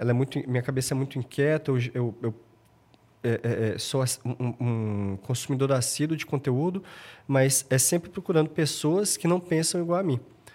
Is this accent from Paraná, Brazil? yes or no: no; Brasília, Federal District, Brazil; eu sou de Brasília, Brasília é uma cidade super interessante, a gente tem muita oportunidade de negócio, mas ali então é uma cidade que a gente é regido pelo funcionalismo público.